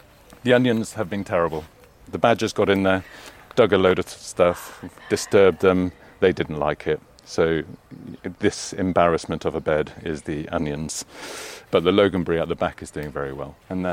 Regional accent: Iceland; So I'm from Iceland and we have colourful houses. My grandmother was from the Faroe Islands

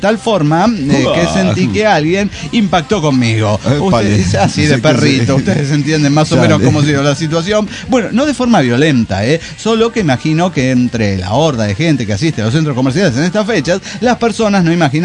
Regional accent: Oaxaca, Mexico; como buen oaxaqueño, vengo a hacerla de pedo

